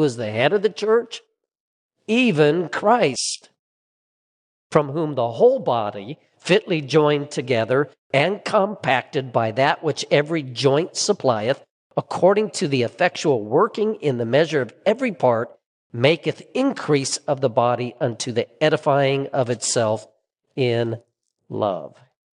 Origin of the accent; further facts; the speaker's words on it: Seattle, Washington, United States; we grew up on the Puget Sound in Seattle, and oftentimes it was rainy through the year